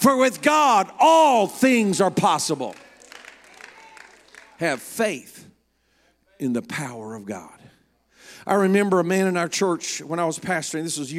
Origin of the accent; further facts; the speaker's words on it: South Korea; I told you I grew up in Korea, and most of the people there are Buddhist or animist, worship spirits.